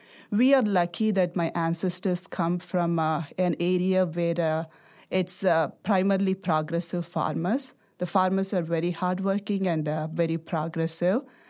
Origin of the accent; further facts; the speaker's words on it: India; I grew up in India. My father is a farmer. My mother is a housewife, a multi-generational household, parents, grandparents.